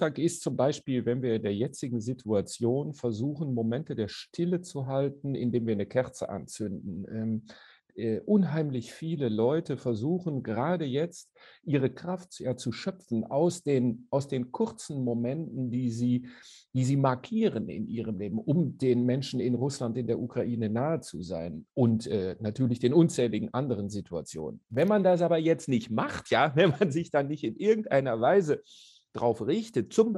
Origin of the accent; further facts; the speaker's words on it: Kranenburg, North Rhine-Westphalia, Germany; now in Belgium; ich bin im Grenzgebiet am Niederrhein zu den Niederlanden groß geworden, in Kranburg. Dann irgendwann in Nimwegen an der dortigen Uni zum Theologiestudium gelandet.